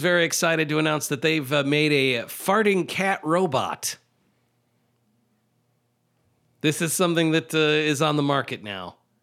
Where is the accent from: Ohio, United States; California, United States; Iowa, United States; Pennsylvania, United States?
Iowa, United States; LeClaire; Look, I'm from LeClaire.